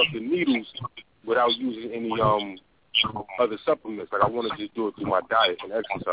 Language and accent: English; New Jersey, United States; I'm from New Jersey.